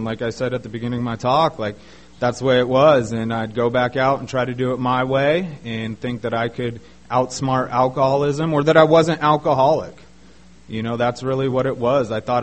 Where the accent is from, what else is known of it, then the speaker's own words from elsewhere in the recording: San Diego, California, United States; growing up, I grew up here in San Diego, nice, real nice home, two loving parents.